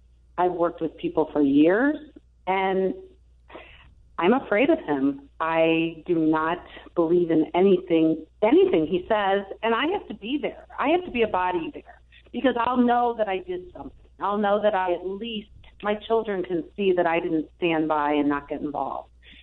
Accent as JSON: {"language": "English", "country": "United States", "said": "Because my being an American goes very deep, and this is just so against everything I was raised to believe"}